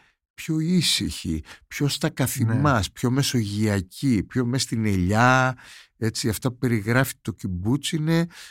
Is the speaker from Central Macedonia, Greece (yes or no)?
yes; Thessaloniki, Central Macedonia, Greece; also born or lived in Athens; Και γεννήθηκα στην Αθήνα, στο Αλεξάνδρα. Και θυμάμαι πάντα, έχω μια σύνδεση, παρόλο που είμαι σαλονικιός, έχω μια σύνδεση με αυτό το φως.